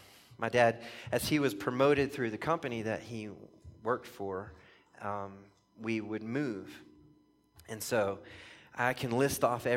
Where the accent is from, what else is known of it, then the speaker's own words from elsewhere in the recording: Baton Rouge, Louisiana, United States; I would say I grew up in Baton Rouge, Louisiana. I lived there from the time I was in fifth grade until I was a junior in high school.